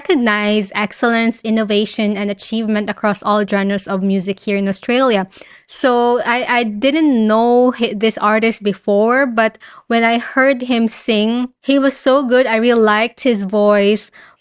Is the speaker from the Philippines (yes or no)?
yes; Philippines; English is a second language; that I grew up in the Philippines, and I played the guitar with it